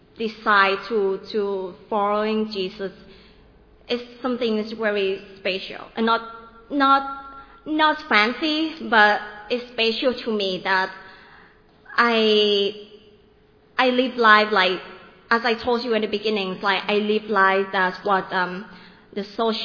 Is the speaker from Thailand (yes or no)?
yes; Nonthaburi, Thailand; also born or lived in Northeast Thailand; I come from North East. I was born there in northeast of Thailand, and then I grew up in Nong Thaburi, which is 1 hour and a half away from Bangkok. And then after I graduated, I moved in Bangkok downtown